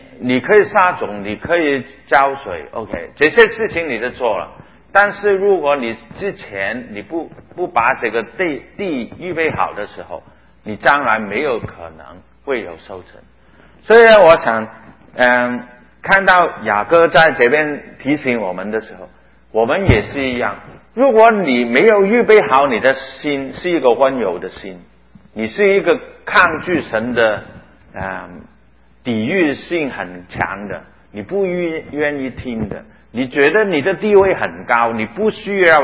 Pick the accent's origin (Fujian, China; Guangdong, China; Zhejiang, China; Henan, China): Guangdong, China; 但是为什么我就是我们广东人会坚持行？